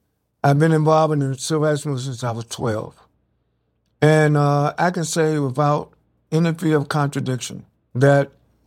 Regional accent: North Carolina, United States; As a teenager, I was a youth coordinator for the Southern Christian Leadership Conference in my home state of North Carolina. I was 14, 15 years old.

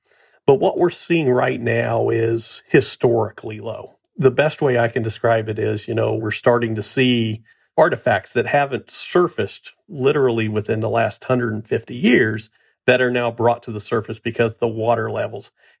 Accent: Missouri, United States; my home state of Missouri

